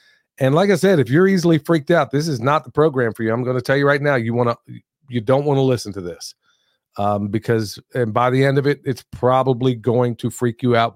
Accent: Oklahoma, United States; I know I've grown up in the Midwest. Okay. I grew up in Oklahoma, so I know what a tornado and tornado damage looks like.

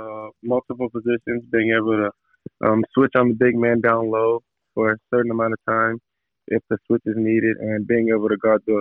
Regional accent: North Dakota, United States; also born or lived in Georgia; I was born in Georgia, but then I moved to North Dakota with my dad. And that's where I really started playing basketball

